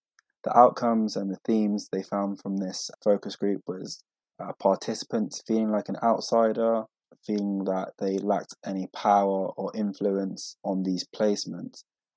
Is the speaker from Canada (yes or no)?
no; London, United Kingdom; I am from London. I am half Ghanaian and half English.